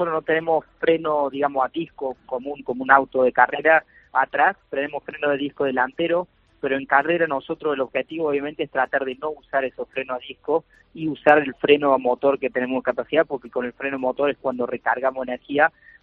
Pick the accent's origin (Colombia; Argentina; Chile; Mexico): Argentina; also born or lived in France; argentino, pero mi corazón es, digamos, mucho más argentino que francés, porque yo nací en Francia y a lo menos de un año, cuando tenía 6 meses de vida, me fui para Argentina y sigo viviendo ahí hasta hoy el día